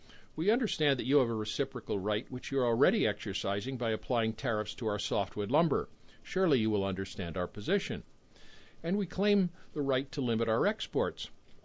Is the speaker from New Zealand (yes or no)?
no; Canada; also born or lived in United States; As a Canadian and former American, I wish to invoke my right to speak on a subject close to your hearts.